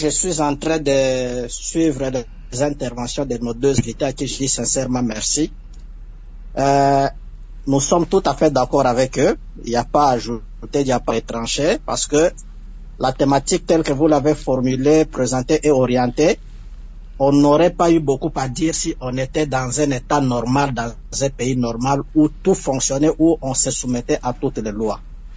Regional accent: DR Congo; chez nous en République démocratique du Congo

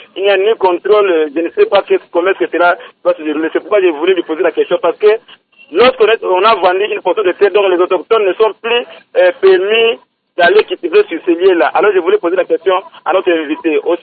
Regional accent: Bandundu, DR Congo; je suis originaire du territoire de Goumou, toujours dans la province de Bandundu.

